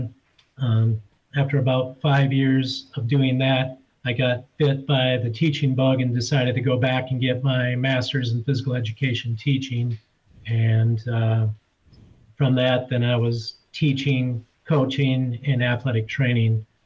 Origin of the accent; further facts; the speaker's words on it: Marshfield, Wisconsin, United States; in our hometown, in my hometown in Marshfield, Wisconsin.